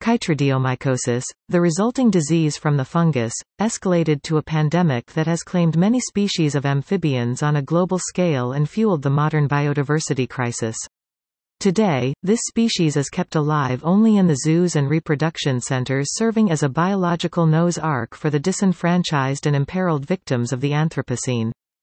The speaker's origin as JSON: {"language": "English", "town": "Panama City", "region": "Panamá", "country": "Panama", "tie": "born or raised there", "said": "100 kilometers outside of my hometown of Panama City"}